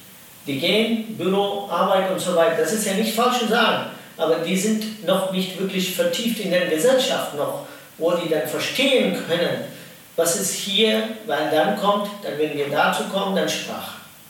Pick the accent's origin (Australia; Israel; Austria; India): India; German is a second language; now in Hannover, Germany; Ich bin Inder, aber ich bin auch Deutsche. Ja, ich liebe diesen Land und meine Heimat ist letzte 25 Jahre Hannover.